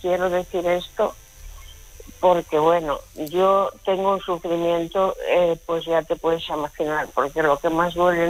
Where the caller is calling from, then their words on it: Oviedo, Asturias, Spain; yo soy de Asturias, de Oviedo.